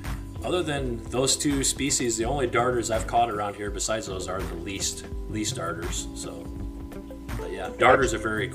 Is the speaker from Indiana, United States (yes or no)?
yes; Indiana, United States; I don't even know if I know where you're from, but I'm from Indiana.